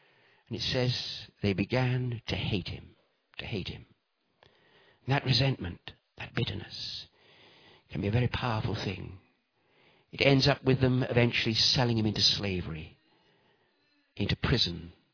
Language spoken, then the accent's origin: English; Bristol, South West England, United Kingdom; because originally I came from Bristol, apparently